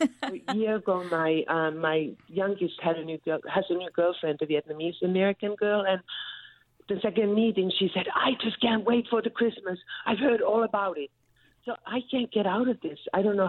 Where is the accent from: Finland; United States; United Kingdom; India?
Finland; and I'm from Finland.